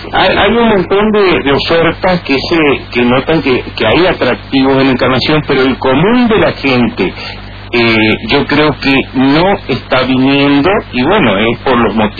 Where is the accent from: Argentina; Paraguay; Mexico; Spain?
Argentina; Ahora como vecino, como argentino, como podría opinar, pero me voy a reservar.